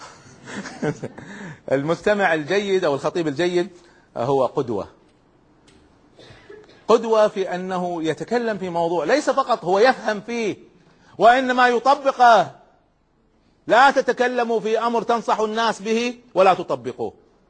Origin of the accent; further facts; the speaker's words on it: Kuwait; فمرة أقيمت دورة في القراءة التصويرية عندنا في الكويت